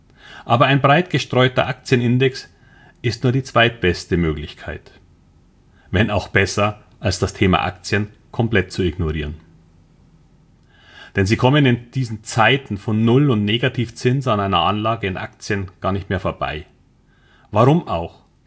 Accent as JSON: {"language": "German", "town": "Munich", "region": "Bavaria", "country": "Germany", "moved": "yes", "lives_now": "Hamburg, Germany", "said": "Wie man wahrscheinlich unschwer hört, bin ich ursprünglich ein Münchner. Aber ich lebe jetzt seit über 10 Jahren in Hamburg."}